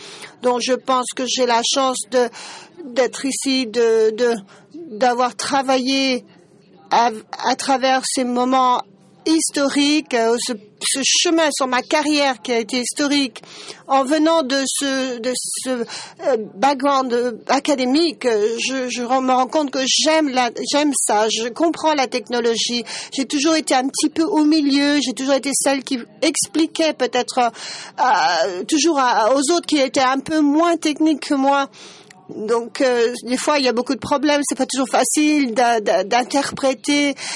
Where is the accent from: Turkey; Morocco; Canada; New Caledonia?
Turkey; Je suis de Turquie.